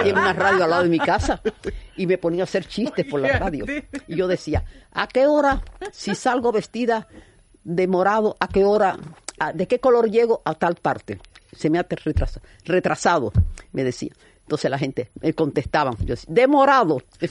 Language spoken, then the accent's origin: Spanish; Cienfuegos, Cuba; moved away as an adult; Sí, pues fue mi infancia, a los 19 años cuando me fui de Cienfuegos.